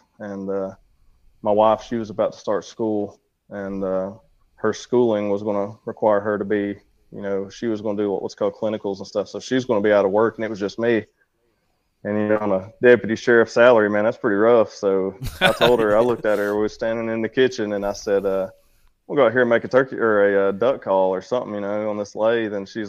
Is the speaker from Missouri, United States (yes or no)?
no; Dalton, Georgia, United States; Well, we're from Dalton, Georgia. It's about 25, 30 minutes south of Chattanooga, Tennessee.